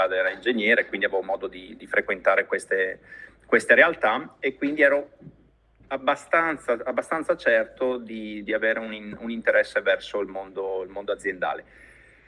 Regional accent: Udine, Friuli-Venezia Giulia, Italy; moved away as an adult; io sono originario di Udine, ho adesso 46 anni, quindi diciamo fino a 12 anni fa ho vissuto e lavorato, studiato e lavorato a Udine.

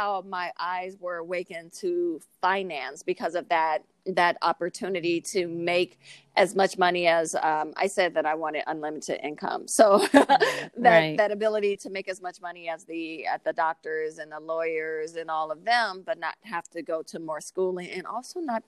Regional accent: Chicago, Illinois, United States; So I'm from Chicago, Illinois. I'm from a single mom who worked at a factory

